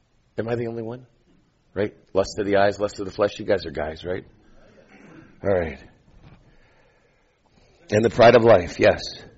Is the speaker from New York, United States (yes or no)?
yes; New York, United States; because look, I'm from New York, man. I got it going on.